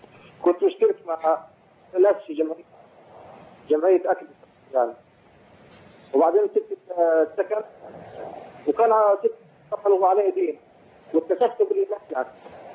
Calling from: Saudi Arabia; انا من السعوديه.

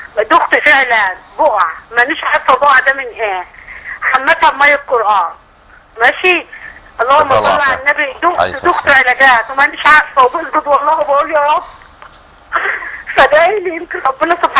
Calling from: Damietta, Damietta Governorate, Egypt; انا من دمياط.

